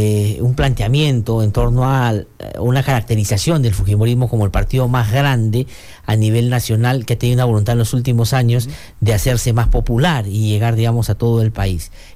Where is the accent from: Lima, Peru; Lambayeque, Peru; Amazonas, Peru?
Amazonas, Peru; en mi región de donde soy yo, en Amazonas